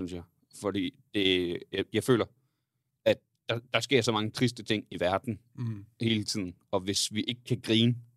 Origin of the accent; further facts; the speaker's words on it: Jutland, Denmark; Vi kommer jo fra Jylland, så jeg siger Væver.